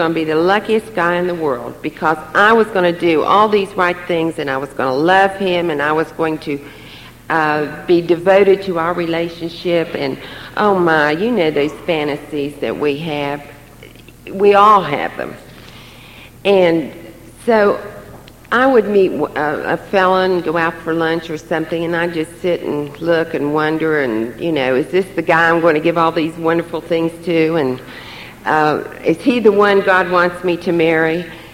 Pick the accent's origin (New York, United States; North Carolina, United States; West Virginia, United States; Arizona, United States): West Virginia, United States; I had some ideas since I was born and raised in West Virginia of coming back to this area.